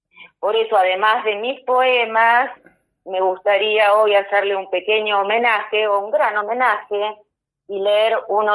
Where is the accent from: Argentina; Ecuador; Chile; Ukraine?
Argentina; moved away as an adult; now in Madrid, Spain; yo soy argentina, como tú dices, nací en la Argentina, pero hace más de 40 años que vivo aquí, fui exiliada, de la dictadura militar, así que llegué muy joven a España, a Madrid, siempre Madrid, desde los 24 años